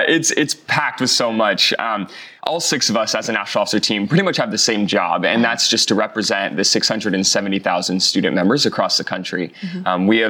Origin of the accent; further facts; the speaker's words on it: San Luis Obispo, California, United States; I'm from San Luis Obispo, California, right there on the Central Coast.